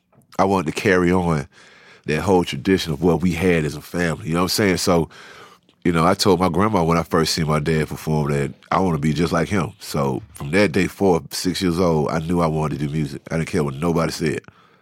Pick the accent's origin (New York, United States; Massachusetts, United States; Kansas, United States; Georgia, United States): Georgia, United States; Savannah; also born or lived in Atlanta; I've always been proud of the fact that we came from Savannah, and my dad was kind of a prodigy when he was younger